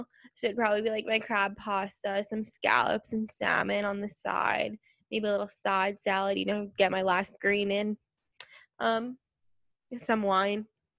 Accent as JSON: {"language": "English", "town": "Matawan", "region": "New Jersey", "country": "United States", "lives_now": "Hoboken, United States", "said": "I feel like I would say like I'm from Mattawan. I feel like that's semi home. And then like, but I live in Hoboken. I feel like Hoboken's my home now."}